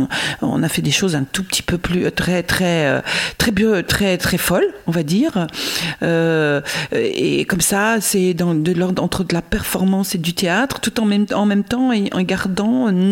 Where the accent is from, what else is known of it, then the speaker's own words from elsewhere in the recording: Paris, Île-de-France, France; Voilà, j'étais parisienne, intramuros, pendant 20 ans. Je suis née à Paris, j'étais en banlieue parisienne